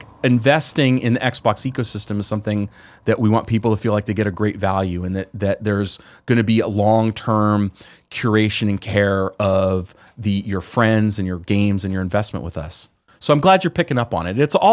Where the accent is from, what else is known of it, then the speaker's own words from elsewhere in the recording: San Jose, California, United States; cause I'm from the Bay Area. So I grew up in San Jose, and I'm like, oh, let's go to Sega.